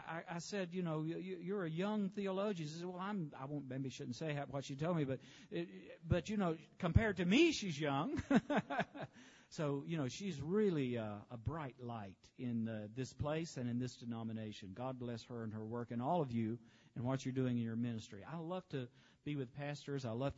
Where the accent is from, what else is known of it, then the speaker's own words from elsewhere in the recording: Birmingham, Alabama, United States; catch a flight that'll take me to Salt Lake City, to Atlanta, Georgia, and to Birmingham, Alabama, my hometown. I'm looking forward to getting home.